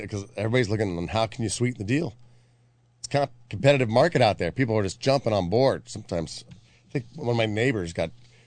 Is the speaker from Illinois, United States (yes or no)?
no; Indiana, United States; Because I grew up in Indiana.